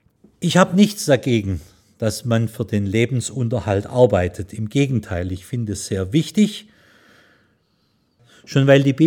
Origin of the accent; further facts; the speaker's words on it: Baden-Württemberg, Germany; Wobei ich festgestellt habe, nachdem ich in 5 Bundesländern gewohnt und gelebt habe, sich Häuser bauen tun nicht nur die Schwaben.